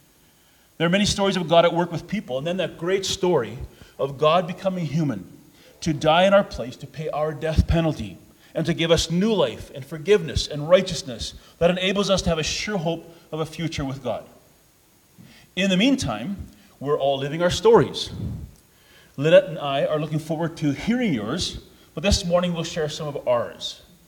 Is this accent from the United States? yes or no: no; Fort St. John, British Columbia, Canada; also born or lived in Sexsmith, Alberta; I grew up in Presbyteau, and then Fort St. John, and even in Sexsmith for a little bit. When I was in grade 4, 5, and 6, my dad attended at PRBI, so we lived in Sexsmith for a bit.